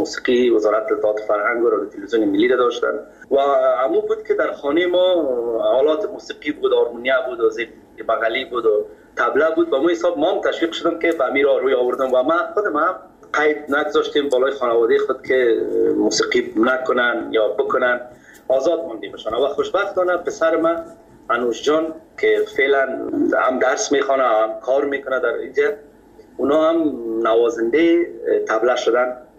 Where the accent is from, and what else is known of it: Kabul, Afghanistan; born or raised there